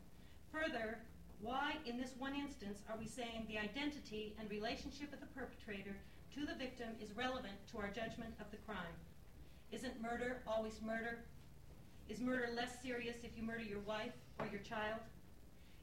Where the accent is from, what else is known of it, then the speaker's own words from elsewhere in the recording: Fairbanks, Alaska, United States; I'm from Fairbanks, Alaska.